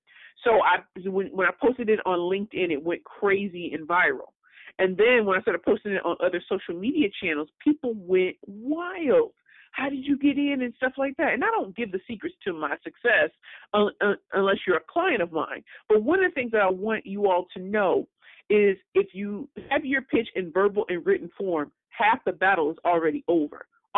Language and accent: English; St. Louis, Missouri, United States; And I was talking to the cashier about that, and I was like, "Yeah, I'm from St. Louis, Missouri."